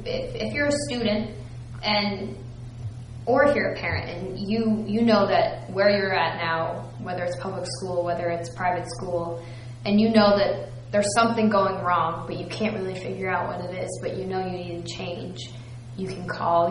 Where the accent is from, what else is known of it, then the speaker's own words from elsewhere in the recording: New Jersey, United States; I'm from Union County, and it's for me.